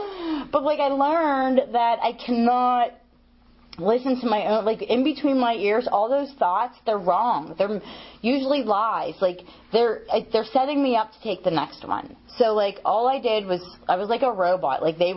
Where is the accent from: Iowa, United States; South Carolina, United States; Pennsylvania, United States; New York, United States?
Pennsylvania, United States; Pittsburgh; And, like, I'm from Pittsburgh, and the area is freaking huge.